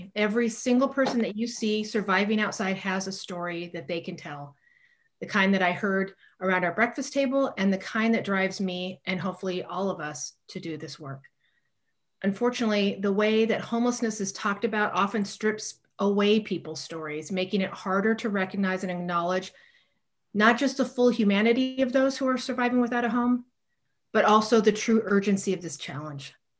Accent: Portland, Oregon, United States; I grew up here in Portland, and I remember as a little girl meeting people experiencing homelessness at my very own breakfast table

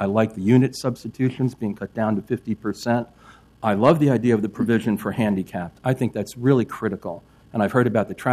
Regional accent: New Jersey, United States; moved away; I'm a refugee from New Jersey, like my friend there before.

